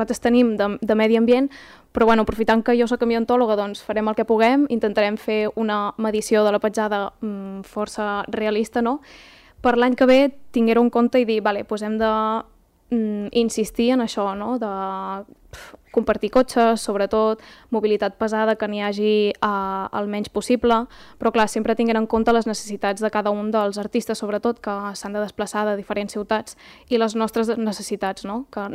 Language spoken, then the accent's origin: Catalan; Sant Hilari Sacalm, Catalonia, Spain; som de Sant Hilari i ho portem a la sang, ho portem als gens